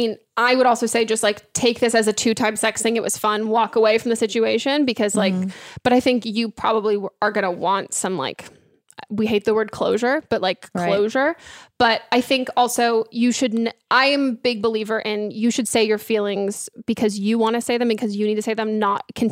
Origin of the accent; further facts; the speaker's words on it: California, United States; Okay. I grew up in California. I was like, weird kid names.